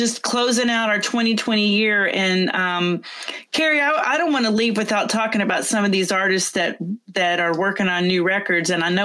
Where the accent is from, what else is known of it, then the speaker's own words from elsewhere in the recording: McKinney, Texas, United States; they're going to host it from my hometown this year in McKinney, Texas. I'm so excited about that.